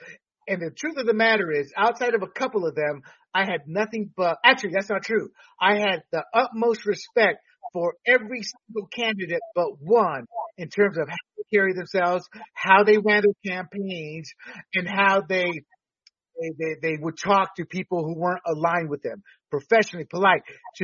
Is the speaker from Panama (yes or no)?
yes; Panama; I was born and raised in Panama. I've seen voter fraud.